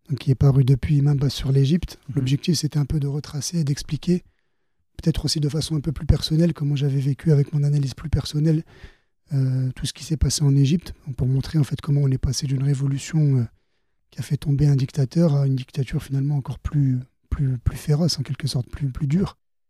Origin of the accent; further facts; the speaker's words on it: Lyon, Auvergne-Rhône-Alpes, France; bah déjà je suis lyonnais. Je suis né à Lyon, donc je suis un vrai lyonnais, on va dire. J'ai toujours été à Lyon, j'ai fait mes études à Lyon.